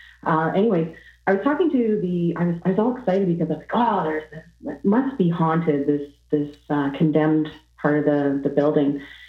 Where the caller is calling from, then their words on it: Ontario, Canada; calling from Ontario, Canada.